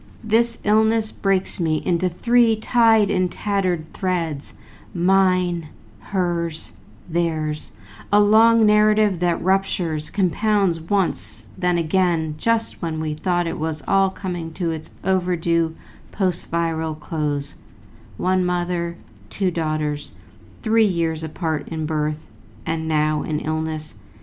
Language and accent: English; Jersey City, New Jersey, United States; I am a poet from Jersey City, New Jersey, in the United States. We're right across the river from Manhattan, from New York City.